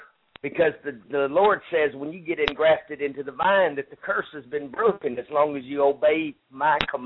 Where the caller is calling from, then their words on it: Texas, United States; I'm calling from Texas